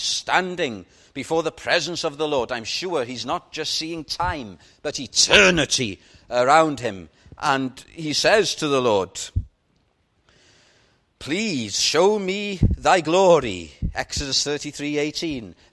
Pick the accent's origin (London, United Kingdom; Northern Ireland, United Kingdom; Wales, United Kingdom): Wales, United Kingdom; when I was growing up in North Wales and going to chapel, there were only a handful of us.